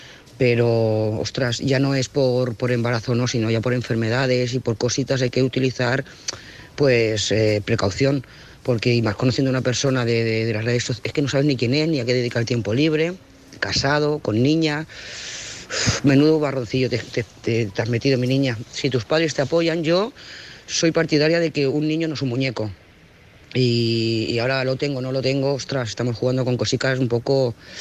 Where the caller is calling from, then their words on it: Lloret de Mar, Catalonia, Spain; de Lloret de Mar.